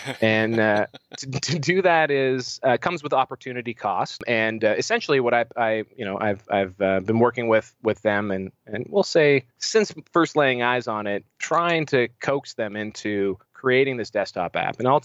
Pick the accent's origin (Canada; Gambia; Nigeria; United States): Canada; I'm from Canada.